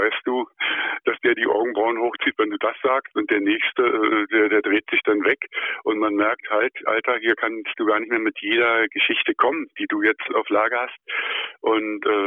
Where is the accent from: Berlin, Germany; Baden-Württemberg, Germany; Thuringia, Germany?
Berlin, Germany; weil ich bin Berliner Junge.